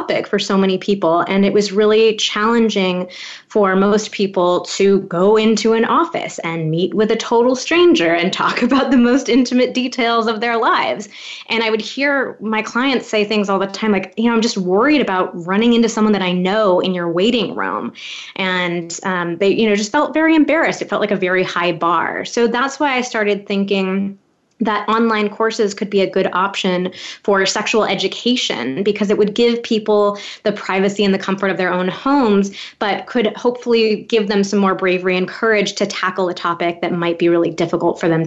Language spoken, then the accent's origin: English; California, United States; I grew up in California, so it was pretty liberal